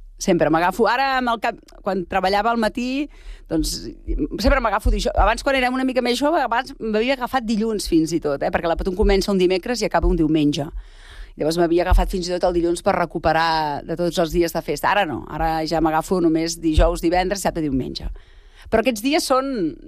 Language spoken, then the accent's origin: Catalan; Berga, Catalonia, Spain; now in Sant Cugat del Vallès, Spain; nosaltres som de Berga. Llavors, què passava? Que sempre pujàvem a Berga.